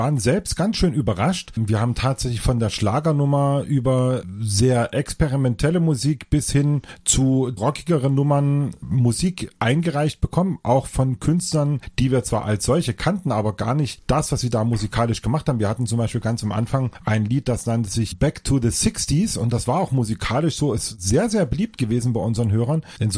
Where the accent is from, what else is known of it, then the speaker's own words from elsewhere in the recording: Northern Germany, Germany; Vielleicht sind wir Norddeutschen nicht musikalisch genug oder wir kommen nicht aus die Pötte.